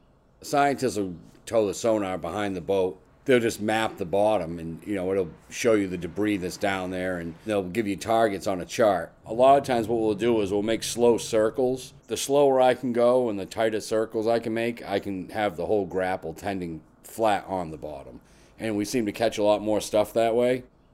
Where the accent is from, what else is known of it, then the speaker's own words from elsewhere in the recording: Provincetown, Massachusetts, United States; I grew up in Provincetown, fourth generation from Provincetown. Everybody was a fishing family, pretty much.